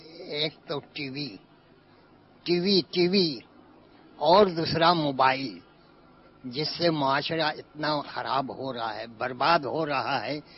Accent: Karachi, Sindh, Pakistan; میں کراچی سے ہوں.

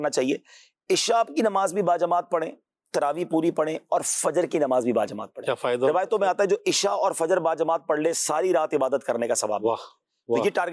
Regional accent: Karachi, Sindh, Pakistan; مجھے یاد ہے میں جب چھوٹا تھا تو کراچی میں حافظ نہیں ملتا تھا،

